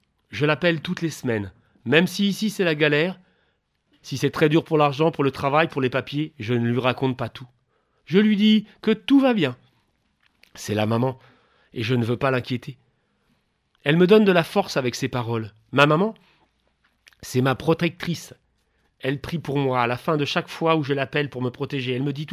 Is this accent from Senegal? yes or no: yes; Senegal; now in Persan, France; Je suis parti du Sénégal fin 2013 et je suis arrivé en 2014 en France.